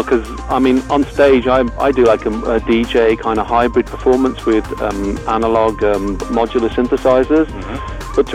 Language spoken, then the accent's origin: English; United Kingdom; being British and being brought up here on electronic music, but also being exposed to Punjabi music remotely from India.